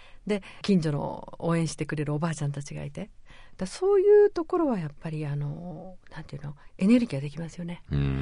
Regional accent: Kitakyushu, Fukuoka, Japan; 私高校まで育った北九州に、京都の料亭にも出すようなタケノコがあったりとかってことは何にも知らずに育ったんですよ。

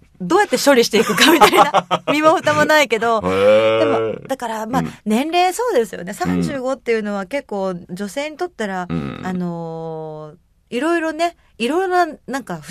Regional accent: Osaka, Japan; まあ、私はその大阪人なんで

